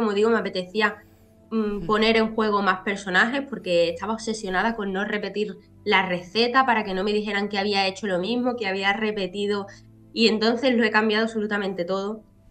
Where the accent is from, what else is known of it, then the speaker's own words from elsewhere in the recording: Chiclana de la Frontera, Andalusia, Spain; yo soy de Chiclana, ¿no? Y he vivido en Chiclana y he crecido aquí toda mi vida.